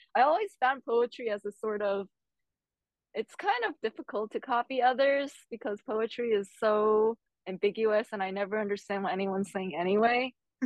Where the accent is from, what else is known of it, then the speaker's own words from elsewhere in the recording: New Jersey, United States; I did not. I grew up in New Jersey, but it